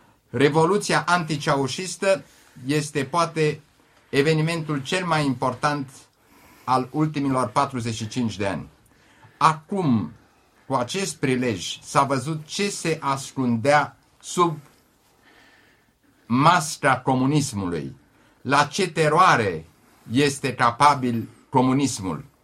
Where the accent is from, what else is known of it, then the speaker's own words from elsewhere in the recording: Romania; Mai întâi aș vrea să spun, ca român, înainte de toate, că am trăit cea mai frumoasă zi a vieții mele.